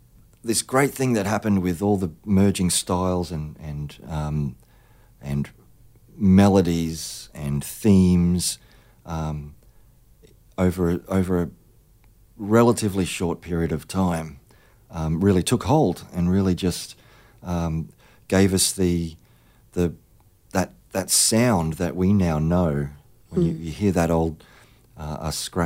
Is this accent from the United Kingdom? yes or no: no; Australia; as an Australian